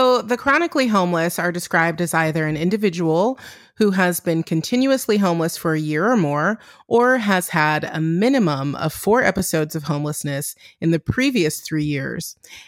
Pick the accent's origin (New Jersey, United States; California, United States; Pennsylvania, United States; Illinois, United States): California, United States; Pasadena; I mean, just thinking about my hometown, Pasadena, I grew up in the Black area of Pasadena. It was very nice. It was just a lot of Black people.